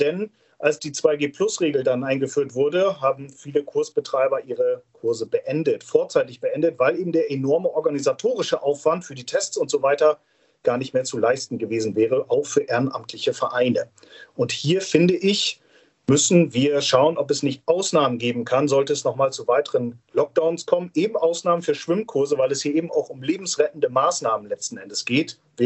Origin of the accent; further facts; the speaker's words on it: Garrel, Lower Saxony, Germany; in meiner Heimatortsgruppe, in meiner Heimatgemeinde in Garrel.